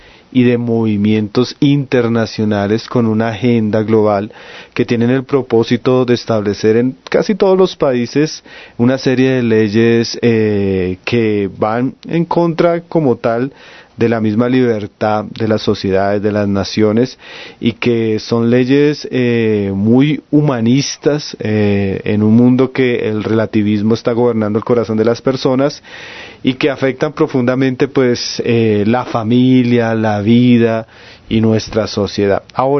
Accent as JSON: {"language": "Spanish", "country": "Colombia", "said": "una decisión que como colombianos no deberíamos estar de acuerdo"}